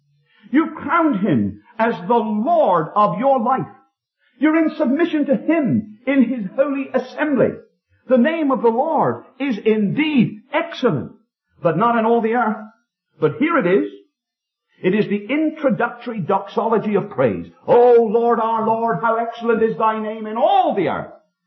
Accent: England, United Kingdom; I told him it was no good shaking my hand, I'm the wrong man, because I can't help him, I'm from England.

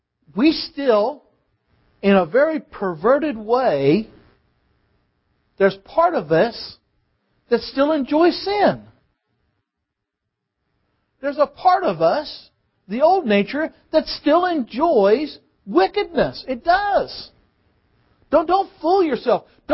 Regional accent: Boonville, Missouri, United States; I'm working with a young couple in Missouri. back in Boonville, my hometown

